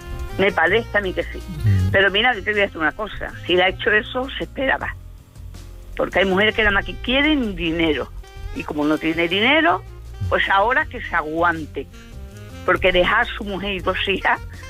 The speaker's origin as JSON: {"language": "Spanish", "town": "Cáceres", "region": "Extremadura", "country": "Spain", "said": "Soy de Cáceres."}